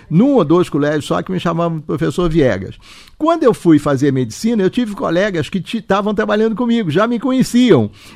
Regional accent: Rio de Janeiro, Brazil; Tem todas as histórias da minha juventude no Rio de Janeiro.

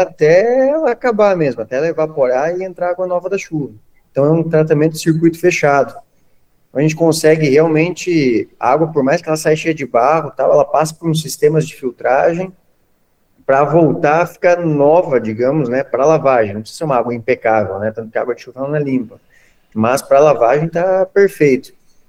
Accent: Medianeira, Paraná, Brazil; eu sou de Medianeira, e é onde eu morava. Tinha uma chácara e tinha um riozinho

